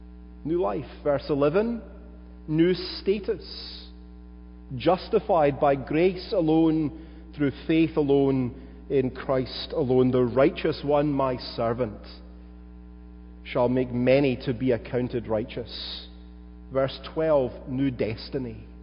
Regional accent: Glasgow, Scotland, United Kingdom; I was a nobody from Glasgow.

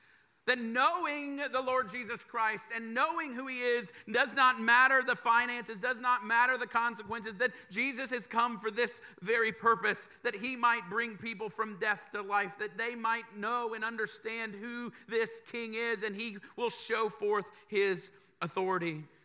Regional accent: United States; born there; I'm an American. I was born there, but my Spanish is it's good

